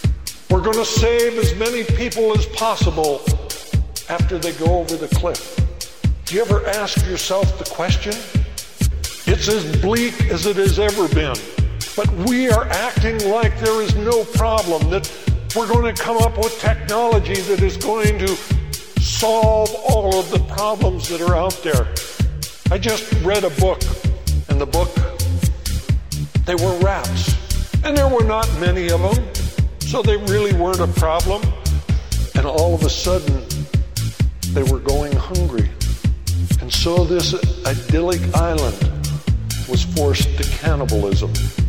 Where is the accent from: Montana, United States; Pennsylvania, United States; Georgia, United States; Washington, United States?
Montana, United States; I came from Montana. Montana is not the hotbed of vegetarianism.